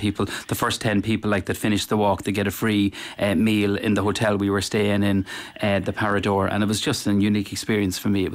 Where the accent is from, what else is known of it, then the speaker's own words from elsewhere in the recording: Cavan, Ulster, Ireland; And we're from Cavan.